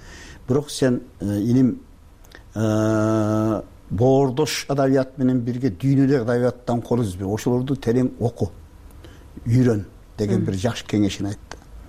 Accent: Leilek, Batken Region, Kyrgyzstan; Мен Лейлектемин.

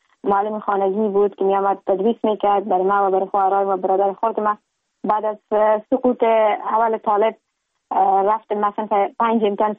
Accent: Kabul, Afghanistan; now in Ankara, Turkey; در شهر کابل متولد شدیم، مکتب را در لیسه عالی آریانا به اتمام رساندیم، لسانس و مستری خود از دانشکده روانشناسی دانشگاه کابل به دست آوردیم

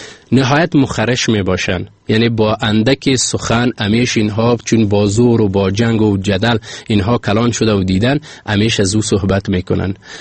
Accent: Afghanistan; زه هم له افغانستان یم، افغان یم

